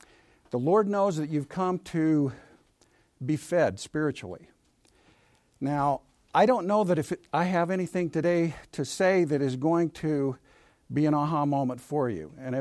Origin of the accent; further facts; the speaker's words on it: Springville, United States; I grew up in Springville. How many of you know where Springville is? Right over there. Great place to be from. A great place to grow up.